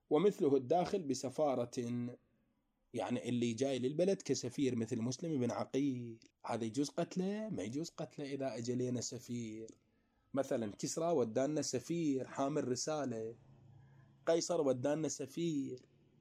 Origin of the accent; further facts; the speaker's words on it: United States; لا لي شغل بامريكا ولا لي دولتي صحيح وانا امريكي صحيح